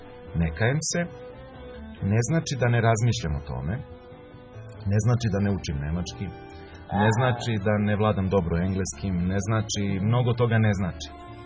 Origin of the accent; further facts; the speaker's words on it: Novi Pazar, Šumadija and Western Serbia, Serbia; now in Kragujevac, Serbia; promenio se i naš grad, Kragujevac, promenio se i taj moj rodni grad Novi Pazar, koji više nije onakav kakav je bio.